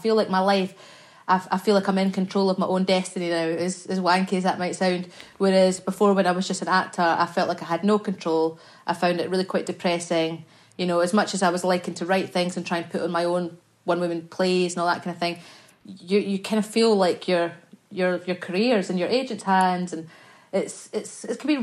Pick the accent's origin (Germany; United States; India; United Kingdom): United Kingdom; Scotland; I'm Scottish. We say it like it's nothing.